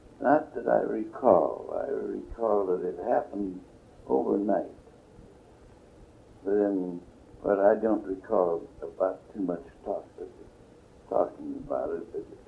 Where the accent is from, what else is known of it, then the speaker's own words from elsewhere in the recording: Washington, United States; also born or lived in Michigan; Born in Michigan and raised in, well, I was raised in Washington. I wasn't raised in Seattle. I came to Seattle with my parents.